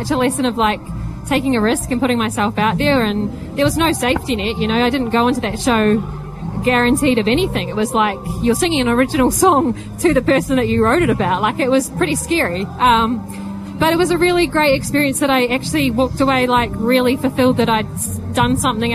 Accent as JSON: {"language": "English", "country": "New Zealand", "tie": "born or raised there", "moved": "as an adult", "lives_now": "Australia", "said": "I grew up in New Zealand, but I moved to Australia when I was 21. So I feel like I did a lot of my growing up here. All my 20s I spent here."}